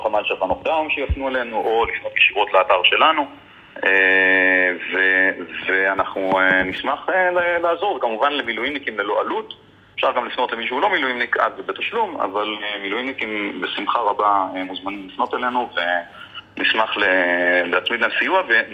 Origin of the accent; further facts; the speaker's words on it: Jerusalem, Jerusalem District, Israel; בתור ירושלמי שביקר בקריית שמונה לפני כמה ימים